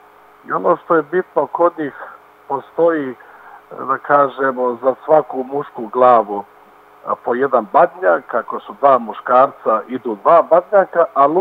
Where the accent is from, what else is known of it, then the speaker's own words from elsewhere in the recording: Raška District, Serbia; ja dolazim iz Srbije, iz tih, da kažemo, raških krajeva